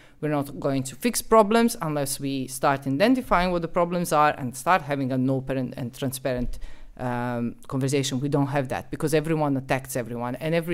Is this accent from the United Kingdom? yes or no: no; Serbia; English is a second language; I grew up in Serbia. I grew up in Serbia.